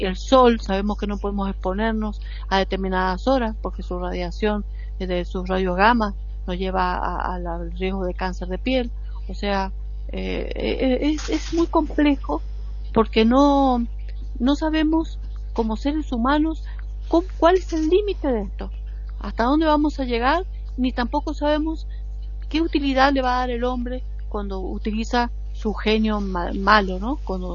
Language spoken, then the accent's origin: Spanish; Argentina; Bueno, en mi país, en Argentina, no hay reactores.